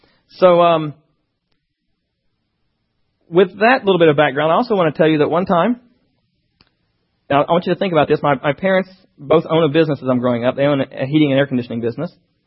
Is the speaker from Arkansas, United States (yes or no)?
no; Kentucky, United States; born or raised there